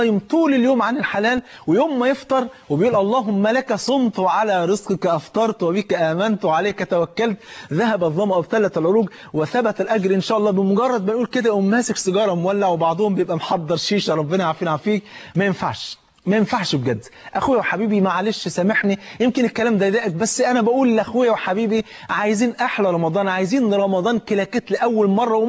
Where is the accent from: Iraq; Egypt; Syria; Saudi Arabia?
Egypt; وانت عارف عندنا في مصر الفول فرض عين يعني